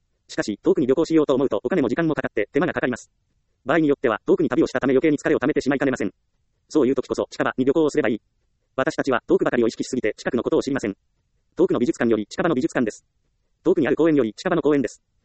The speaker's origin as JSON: {"language": "Japanese", "region": "Ehime", "country": "Japan", "tie": "born or raised there", "said": "私の地元は愛媛です。"}